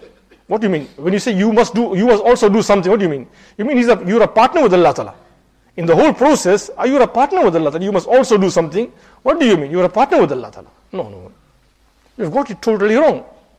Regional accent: India; moved away as an adult; I remember when I came from India about 31 years ago.

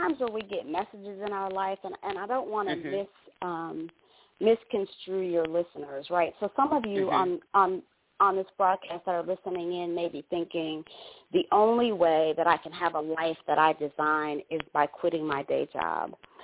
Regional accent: Detroit, Michigan, United States; By way of background, I grew up in Detroit.

